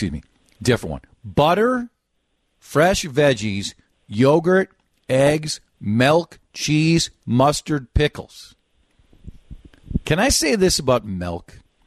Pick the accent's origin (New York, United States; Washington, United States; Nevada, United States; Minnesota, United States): Minnesota, United States; I kind of am. I'm a Minnesotan.